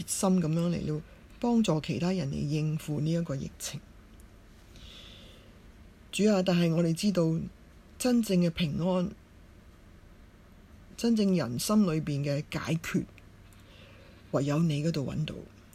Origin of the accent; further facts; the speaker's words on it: Hong Kong; 求你怜悯我们香港人，我们很无助